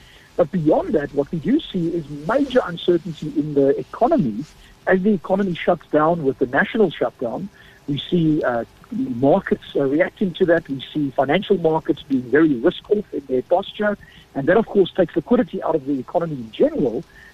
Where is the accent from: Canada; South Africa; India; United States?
South Africa; How effective do we, as a South African society, prevent the spread of that virus?